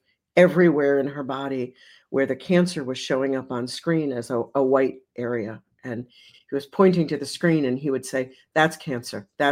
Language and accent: English; United States; Now, I'm an American. I'm a modern American. I'm a modern American feminist, and I'm a Jew.